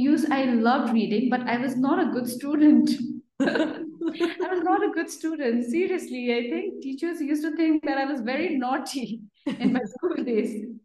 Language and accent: English; Kurseong, West Bengal, India; I'm born and brought up in Kursiam. I don't know whether you've heard of Kursiam. Kursiam is nestled between, Darjeeling and Siliguri. If you happen to travel towards Darjeeling, there's a small town called Kursiam. So I am from Kursiam.